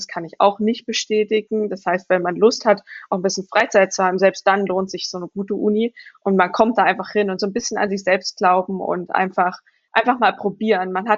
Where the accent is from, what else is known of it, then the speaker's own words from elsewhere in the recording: Saxony, Germany; Also ich bin im Vogtland in Sachsen aufgewachsen.